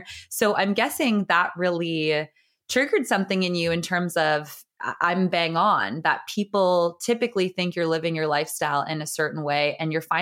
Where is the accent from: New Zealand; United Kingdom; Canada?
Canada; As a Canadian growing up in North America, that is definitely the default state of your life ends now and it's no longer about you.